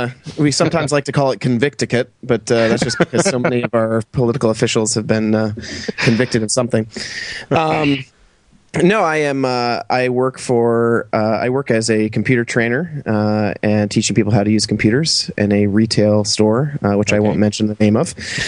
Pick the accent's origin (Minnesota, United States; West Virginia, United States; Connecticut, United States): Connecticut, United States; I'm actually from Connecticut, United States.